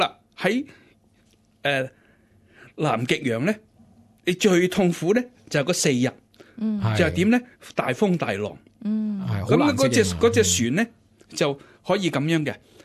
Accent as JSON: {"language": "Cantonese", "country": "Hong Kong", "tie": "born or raised there", "said": "我由細細個喺香港咧"}